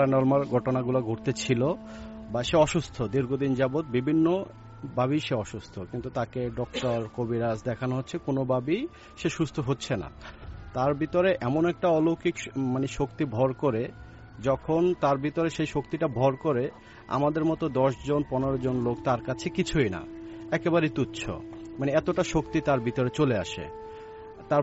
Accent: Barisal, Barisal Division, Bangladesh; now in Dhaka, Bangladesh; আমি ঢাকা নয়াপল্টন থেকে এসেছি, আর আমার গ্রামের বাড়ি হচ্ছে বরিশালে।

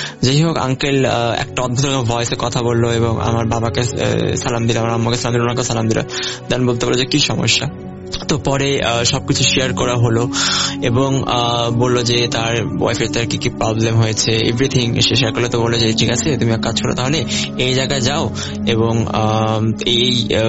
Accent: Dhaka, Dhaka Division, Bangladesh; এবং আমার ছোটবেলাটাই ওখান থেকে শুরু, আমাদের মিরপুরেই আমার বড় হওয়া।

